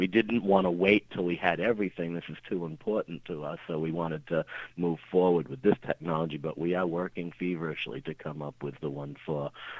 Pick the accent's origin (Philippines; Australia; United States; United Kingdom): United States; Boston, Massachusetts; accent: Boston; and you can hear my Boston accent here